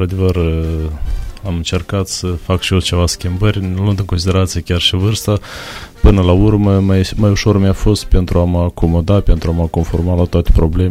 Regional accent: Botnărești, Anenii Noi District, Moldova; Este satul meu natal, în primul rând, unde m-am născut și unde este și sufletul

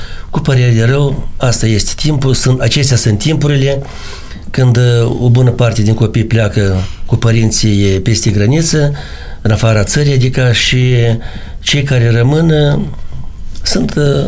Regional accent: Peresecina, Orhei District, Moldova; born or raised there

